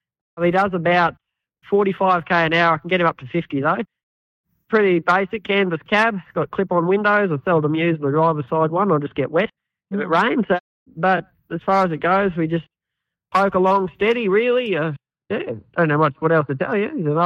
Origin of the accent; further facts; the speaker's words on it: Queensland, Australia; moved away; From Sunshine Coast, Mullaney on the Sunny Coast. So I left there a while ago and it's been poking around ever since.